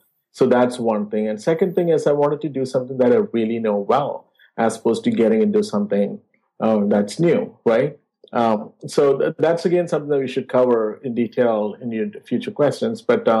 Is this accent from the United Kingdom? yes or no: no; India; now in United States; You know, partially my wife is from here and I'm from India. So partial immigrant / American classic family.